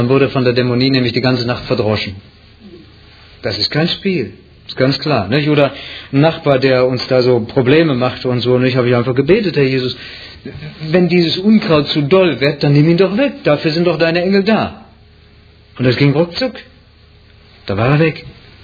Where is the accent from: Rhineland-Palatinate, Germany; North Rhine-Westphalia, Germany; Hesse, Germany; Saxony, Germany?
Rhineland-Palatinate, Germany; Bei uns im Westerwald sagt man Heckemoped. Also Wald ist der Heck, sagt man bei uns.